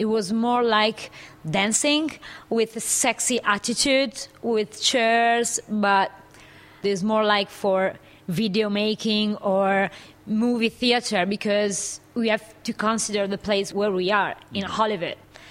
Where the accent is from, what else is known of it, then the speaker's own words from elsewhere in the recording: Italy; English is a second language; I'm from Italy, and I'm a burlesque performer. It's my first time here in Ireland and in Dublin